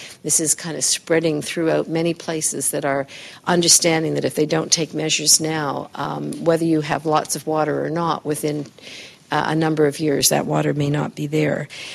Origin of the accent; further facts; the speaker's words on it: Canada; I'm Canadian, but I do a lot of work in the U.S.